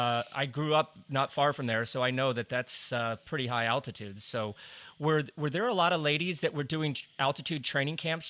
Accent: Colorado, United States; Yeah, I grew up in Colorado, so I remember every race that I went to.

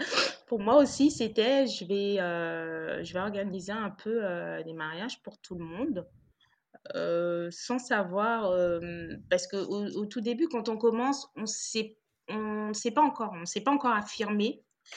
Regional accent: Guadeloupe; sachant que je suis originaire de la Guadeloupe, donc pour moi, c'était tout bénef parce que je connais le lieu, mes parents habitent là-bas.

